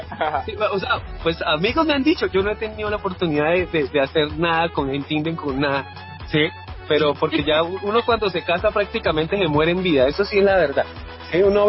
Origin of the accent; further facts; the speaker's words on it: Santander, Colombia; ahí estamos como artistas santandereanos